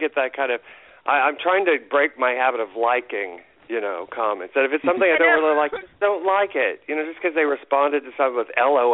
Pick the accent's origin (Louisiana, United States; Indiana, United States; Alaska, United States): Indiana, United States; I had a lot of cousins who I grew up in Indiana, and they were in Illinois.